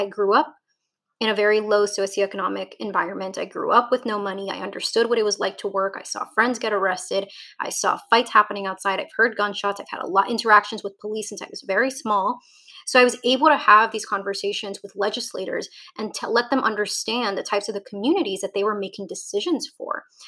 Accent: Ecuador; going to Ecuador sometime in October with my mom and visiting my home country.

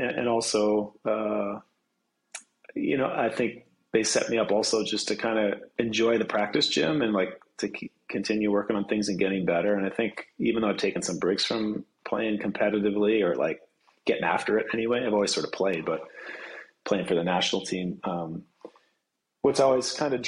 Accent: Fergus, Ontario, Canada; And I grew up in Fergus, Ontario, which is not that far from Kitchener-Waterloo.

